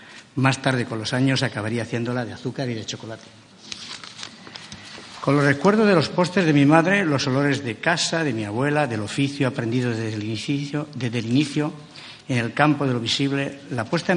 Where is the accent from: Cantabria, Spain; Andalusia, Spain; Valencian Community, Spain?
Valencian Community, Spain; Villena; Una vida que arranca en mi pueblo, en Villena, en mis calles, en mis amigos de la infancia y en los juegos de las calles del Raval.